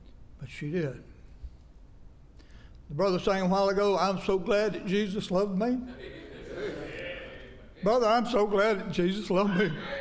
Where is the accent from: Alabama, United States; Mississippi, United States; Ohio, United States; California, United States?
Alabama, United States; Greenville; I'm from Greenville, Alabama, originally. Greenville's right up the street from Annalusia, Alabama.